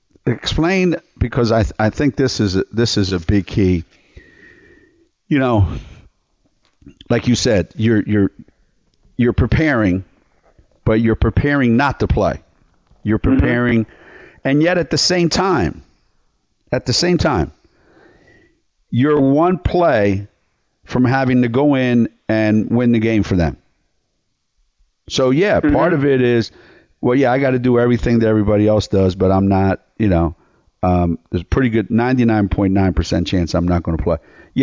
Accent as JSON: {"language": "English", "town": "Philadelphia", "region": "Pennsylvania", "country": "United States", "said": "I would say this because I'm from Philly where you live right now."}